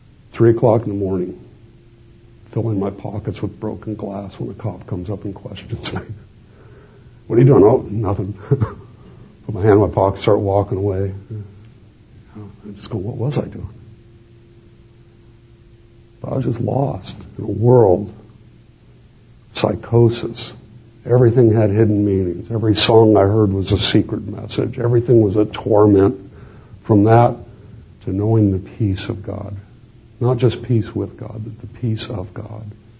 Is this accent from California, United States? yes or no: yes; Los Angeles, California, United States; born or raised there